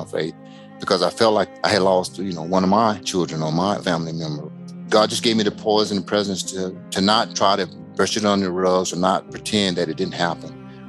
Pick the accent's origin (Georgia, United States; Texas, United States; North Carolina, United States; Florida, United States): Georgia, United States; Macon; just like when I was raised in Macon, Georgia, that there is family and people that are faithful and willing to pull you in and take care of you.